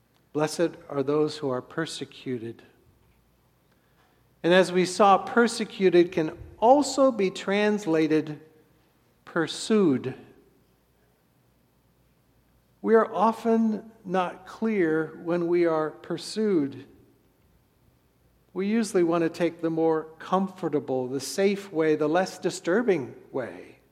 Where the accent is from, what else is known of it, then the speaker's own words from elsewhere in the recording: St. Louis, Missouri, United States; something that happened in my hometown of St. Louis.